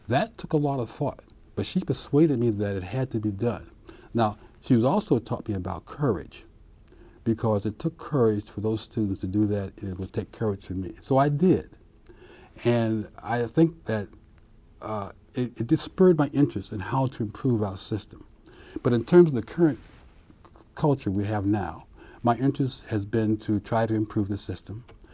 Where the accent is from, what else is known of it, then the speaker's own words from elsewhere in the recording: Ohio, United States; And she was from Illinois. I was from Ohio. And I had not been in the South at all.